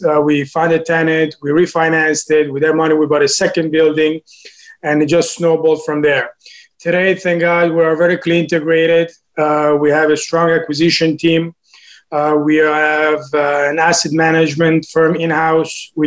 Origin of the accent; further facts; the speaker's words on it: Italy; moved away as an adult; now in United States; So I moved from Italy in 2002 for college.